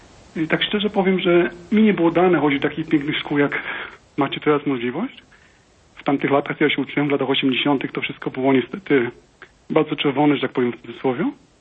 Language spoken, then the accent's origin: Polish; Bydgoszcz, Kuyavian-Pomeranian Voivodeship, Poland; Ja pochodzę z Bydgoszczy